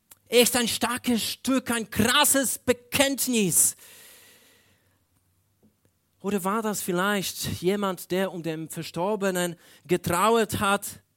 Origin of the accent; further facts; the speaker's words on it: Poland; Ich denke über 25 Jahre zurück in meine Heimat in Polen.